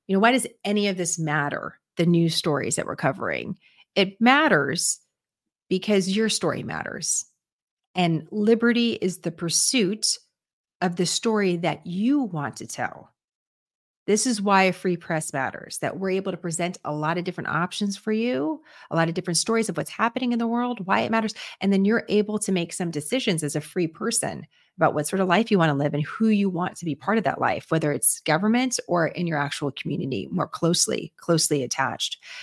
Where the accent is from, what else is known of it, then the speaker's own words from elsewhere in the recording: San Francisco, California, United States; I'm smiling because I'm from San Francisco.